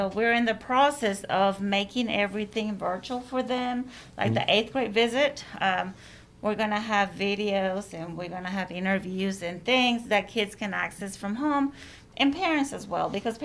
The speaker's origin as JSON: {"language": "English", "country": "Costa Rica", "first_language": "Spanish", "second_language": "English", "said": "And originally, I'm from Costa Rica, so Spanish is my native language. English is my second language."}